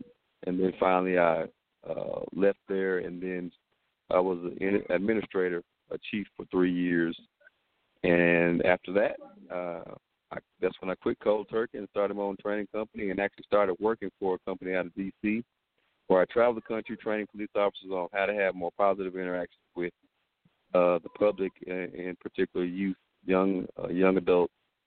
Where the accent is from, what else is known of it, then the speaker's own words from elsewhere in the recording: Indianapolis, Indiana, United States; Yeah, I mean, I was raised in Indianapolis, so I wasn't raised in the South.